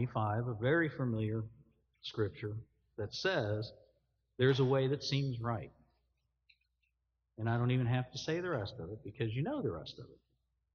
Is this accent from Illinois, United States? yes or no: no; Cincinnati, Ohio, United States; Where I grew up in Cincinnati, when I first came into the church, the congregations were 350 to 400 people.